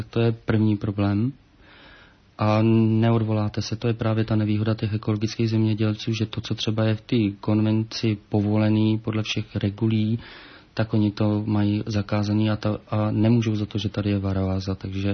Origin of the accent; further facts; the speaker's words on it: Vysočina Region, Czechia; Tak já pocházím z vesnice u Žďánu nad Sázavou.